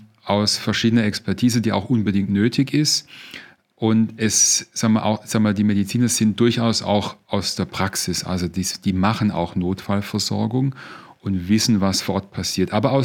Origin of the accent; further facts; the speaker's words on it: Baden-Württemberg, Germany; now in Essen, Germany; Ich wohne auch seit genau diesen 20 Jahren in Essen, bin aber da zugezogener. Ursprünglich bin ich Schwabe und komme halt auch aus der Region.